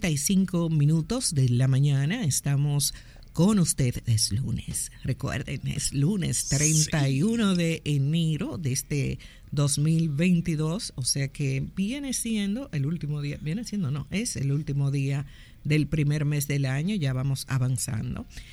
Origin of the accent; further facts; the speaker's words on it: Dominican Republic; todos somos dominicanos.